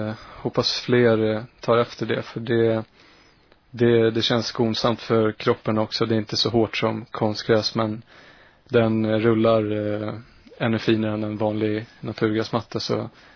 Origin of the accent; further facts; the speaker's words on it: Stockholm, Stockholm County, Sweden; now in Gothenburg, Sweden; även fast jag kommer från Stockholm då, att den är bra här nere